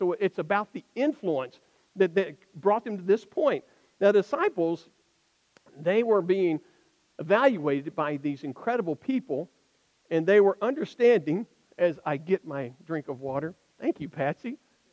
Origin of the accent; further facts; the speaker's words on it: Alabama, United States; moved away as an adult; I moved here in 1985 from Alabama.